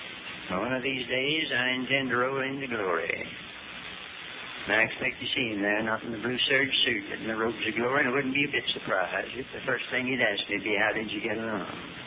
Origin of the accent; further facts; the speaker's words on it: Hickory, North Carolina, United States; from Hickory. That's my hometown.